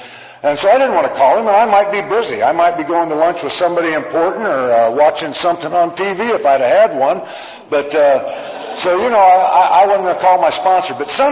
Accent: Illinois, United States; And I grew up in Illinois into a great family.

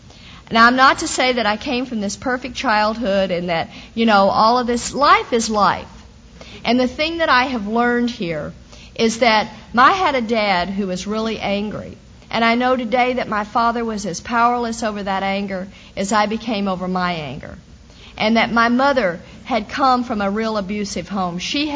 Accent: the South, United States; And I am one of these women that was born and raised in the South.

